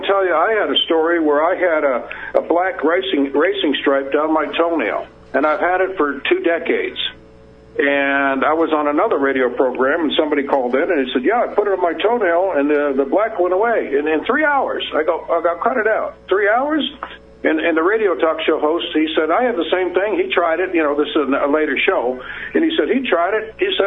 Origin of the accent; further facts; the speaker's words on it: Littleton, Colorado, United States; I said, yeah, he's in my hometown, Littleton, Colorado.